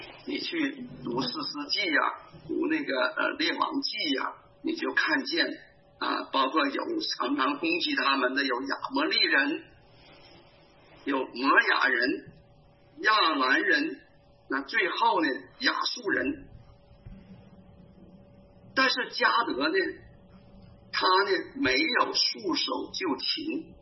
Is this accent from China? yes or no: yes; China; 我们从大陆来的，